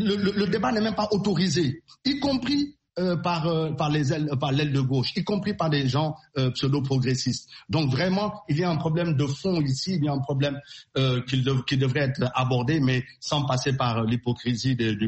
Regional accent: Senegal; moi je vois, je suis Sénégalais

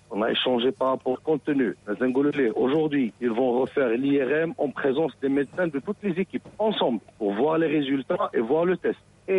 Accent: Morocco; En tant que Marocain, moi je suis fier des petits jeunes qui sont là avec leur grinta.

